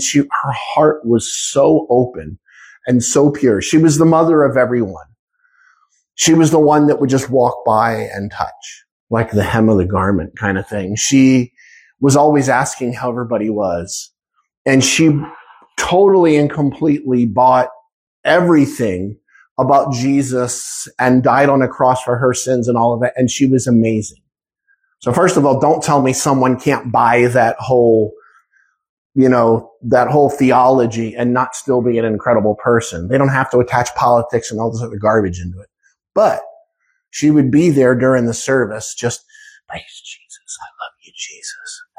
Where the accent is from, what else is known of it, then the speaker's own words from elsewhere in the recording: New Jersey, United States; maybe it's because I'm from New Jersey.